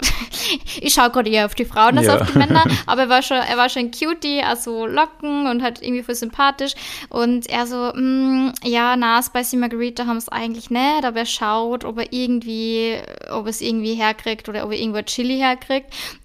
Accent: Salzburg, Austria; weil meine Eltern haben ja damals ein Restaurant gehabt in Salzburg und ich bin ja eigentlich so in der Gastro aufgewachsen

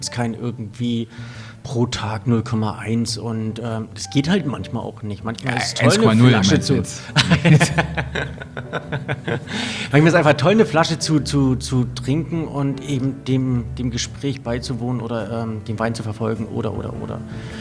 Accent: North Germany, Germany; weil ich im Norden groß geworden bin, ich brauche das weite Land.

